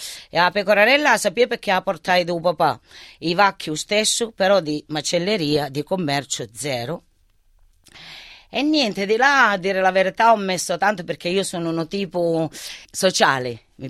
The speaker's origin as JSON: {"language": "Italian", "town": "Zungri", "region": "Calabria", "country": "Italy", "said": "io infatti lo stavo per dire che vengo da Zungri. Zungri è un paesino vicino a Tropea"}